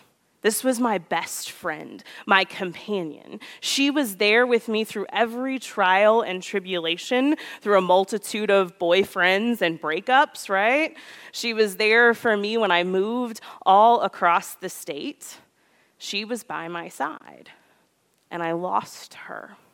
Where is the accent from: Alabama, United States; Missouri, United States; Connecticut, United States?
Missouri, United States; Lexington; I grew up in Lexington, Missouri, which many of you are aware, and I had a whole host of pets growing up.